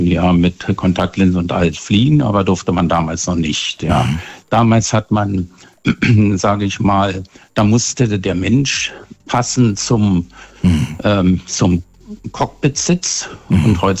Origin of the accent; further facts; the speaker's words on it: Berlin, Germany; born there; Ich bin geborener Berliner.